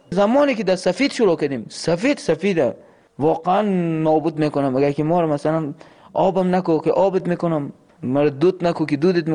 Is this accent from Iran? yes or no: no; Afghanistan; moved away; ما الان نزدیک 3 سال نیم همینجا هم روزی که از افغانستان آمدیم